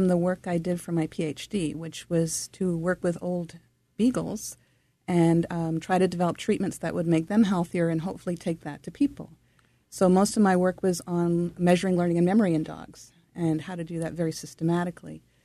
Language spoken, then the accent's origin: English; Timmins, Ontario, Canada; born there; I was born in Timmins, Canada, and that's where … was born.